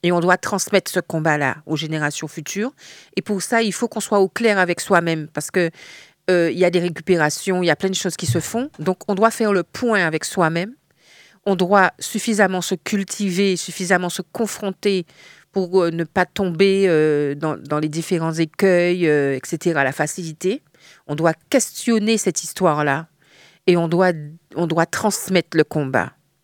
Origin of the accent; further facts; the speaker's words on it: Guadeloupe, France; en tant que mère de famille, en tant que cantillaise, en tant que Guadeloupéenne, Caraïbéenne, afro-descendante